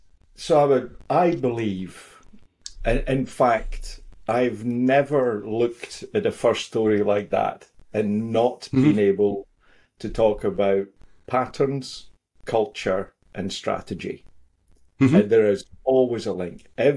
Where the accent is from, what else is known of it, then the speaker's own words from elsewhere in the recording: Scotland, United Kingdom; also born or lived in Africa / Netherlands / Middle East; I've actually just returned, as some may tell by my accent, to Scotland after 14 years of not living here. So I've lived in Africa for a while. I lived in the Netherlands for a few years